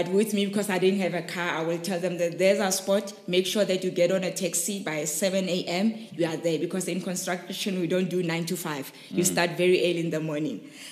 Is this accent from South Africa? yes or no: yes; Rustenburg, North West, South Africa; because I'm from Rustenburg, so I built up on that experience.